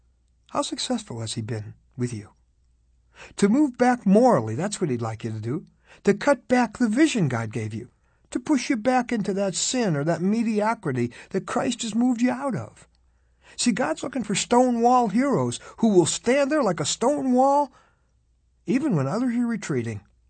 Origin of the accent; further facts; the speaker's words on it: the North, United States; Where I grew up in the North, they call it the Civil War.